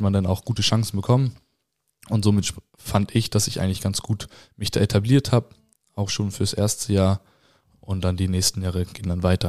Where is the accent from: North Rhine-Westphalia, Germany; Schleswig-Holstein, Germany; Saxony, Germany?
Schleswig-Holstein, Germany; Itzehoe; Ja, ich komme aus Itzehoe, ganz im Norden. War eigentlich ganz normale Kindheit, ganz normal alles.